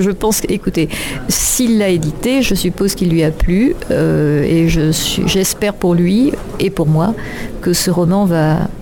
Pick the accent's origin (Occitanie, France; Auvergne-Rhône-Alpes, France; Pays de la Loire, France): Occitanie, France; Eh bien, je suis originaire des Pyrénées-Orientales. J'ai beaucoup voyagé dans mon existence. J'y suis revenue maintenant.